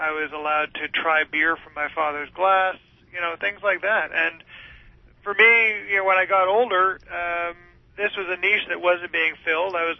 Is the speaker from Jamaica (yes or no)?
no; Montreal, Quebec, Canada; Incidentally, I was born and raised in Montreal as well